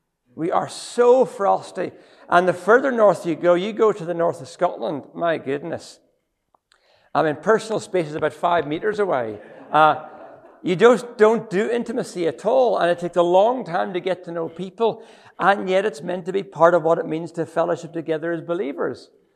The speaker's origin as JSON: {"language": "English", "country": "Ethiopia", "tie": "born or raised there", "said": "I grew up in Ethiopia. And Ethiopia is a naturally community culture."}